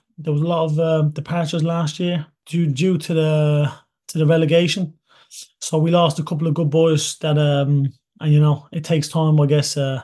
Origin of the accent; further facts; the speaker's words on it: Toulouse, Occitania, France; Listen, Toulouse, I grew up in Toulouse.